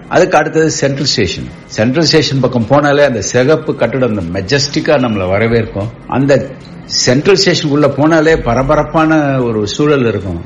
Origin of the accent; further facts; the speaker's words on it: Chennai, Tamil Nadu, India; நான் 1963 பான், சென்னையிலே பிறந்து வளர்ந்தவன், ஸ்கூல், காலேஜ், வேலை, திருமணமாகி செட்டில் ஆனது எல்லாமே இதே சென்னை தான்.